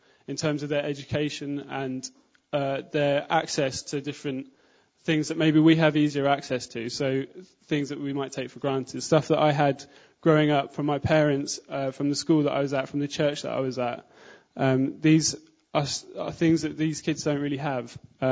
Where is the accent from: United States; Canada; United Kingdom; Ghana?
United Kingdom; East of England; now in London, United Kingdom; So I was born in Norfolk, and that's where I've lived for most of my life. So I just moved to London, to Lee Green sort of area, Lewisham, in September.